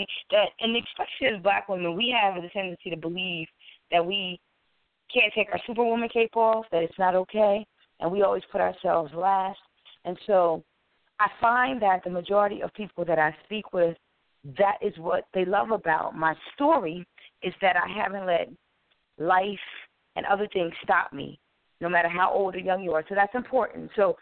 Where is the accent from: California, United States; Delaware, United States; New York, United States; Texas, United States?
Delaware, United States; Wilmington; And I'm from Wilmington, Delaware